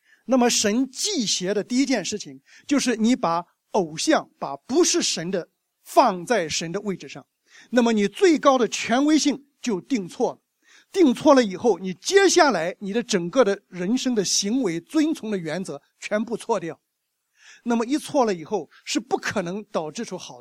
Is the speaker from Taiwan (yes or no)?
no; China; 所以我们中国人常常说入乡随俗